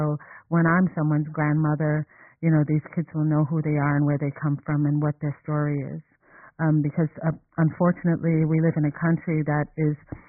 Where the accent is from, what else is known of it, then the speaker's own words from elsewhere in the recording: New York City, New York, United States; My parents split up when I was very young, and I was raised here in New York City, you know, by my mom.